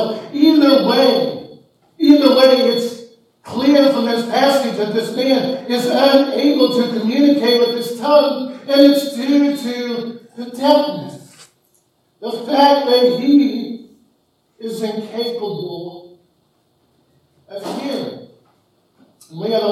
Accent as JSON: {"language": "English", "region": "Kansas", "country": "United States", "said": "Mom comes of German descent. My dad's of British descent. I'm from Kansas."}